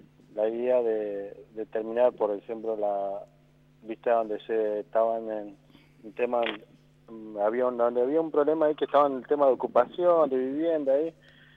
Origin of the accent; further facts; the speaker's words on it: Carmen de Patagones, Buenos Aires Province, Argentina; Somos todos acá de Patagones y hemos trabajado acá.